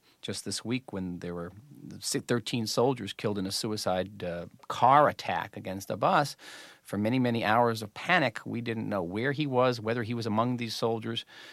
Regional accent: United States; now in Israel; I moved to Israel. I was raised in the United States.

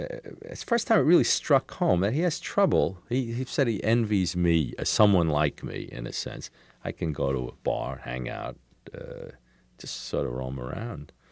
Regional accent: United States; I'm an American, you know, a third-generation American.

